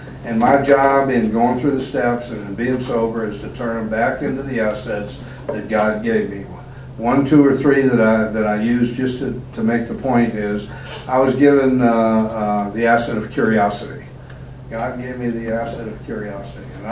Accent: New Orleans, Louisiana, United States; We're from New Orleans

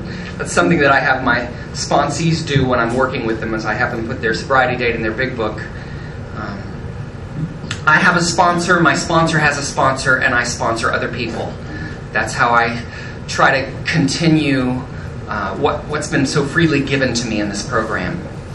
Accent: San Antonio, Texas, United States; I grew up in San Antonio, and I grew up being bounced back and forth between my mother and my grandmother.

